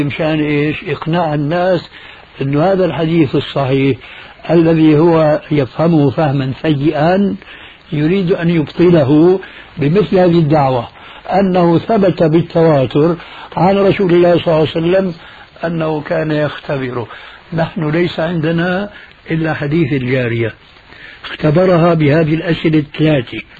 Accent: Syria; كما يقولوا عندنا في الشام من فوق الاساطيح

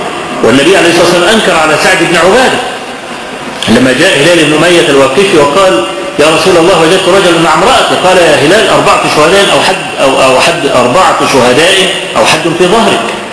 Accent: Kafr El Sheikh Governorate, Egypt; وزعلانين جدا جدا ان عندنا في كفر الشيخ

